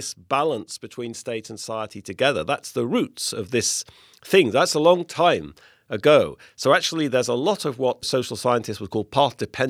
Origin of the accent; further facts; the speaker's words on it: England, United Kingdom; And I'm English, you know, and in the Brexit context